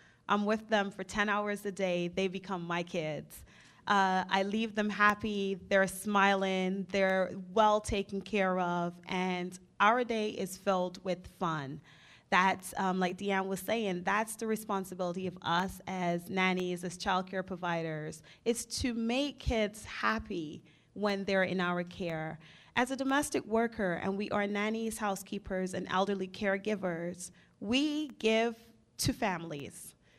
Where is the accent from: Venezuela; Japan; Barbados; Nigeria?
Barbados; now in United States; Again, I am from Barbados, and I grew up taking care of my nieces and nephews